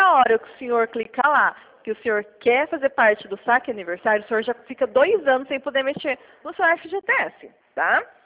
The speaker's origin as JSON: {"language": "Portuguese", "region": "São Paulo", "country": "Brazil", "said": "Eu sou de São Paulo."}